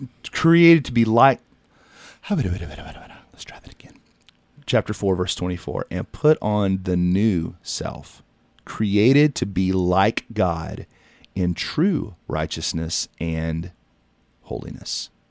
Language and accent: English; Texas, United States; also born or lived in Florida / Tennessee / Arkansas; now in Ohio, United States; I've lived in Florida, I've lived in Tennessee, I've lived in Arkansas, I grew up in Texas